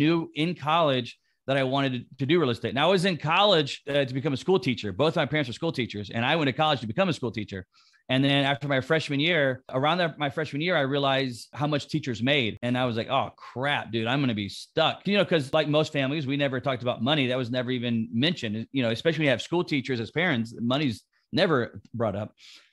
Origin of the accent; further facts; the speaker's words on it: Georgia, United States; moved away as an adult; now in Florida, United States; So I am a resident of Florida I moved down there probably, I'm from Georgia